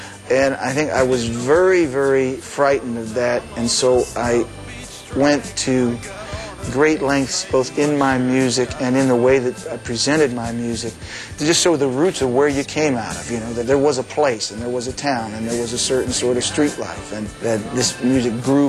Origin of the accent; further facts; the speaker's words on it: New Jersey, United States; I was very specific about wanting to let people know I was from New Jersey, I wasn't from New York.